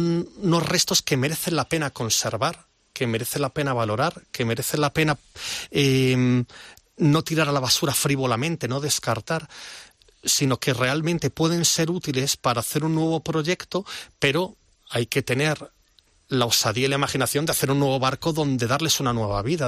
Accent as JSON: {"language": "Spanish", "region": "Galicia", "country": "Spain", "said": "yo soy gallego y siempre pienso"}